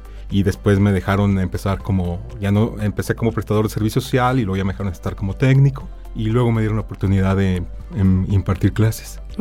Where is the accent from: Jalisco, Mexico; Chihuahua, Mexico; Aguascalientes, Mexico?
Aguascalientes, Mexico; also born or lived in Irapuato, Mexico; yo soy originario de Irapuato, Guanajuato, aunque bueno, resido en Aguascalientes desde los 8 años. Entonces, básicamente, pues ya toda mi vida aquí en Aguascalientes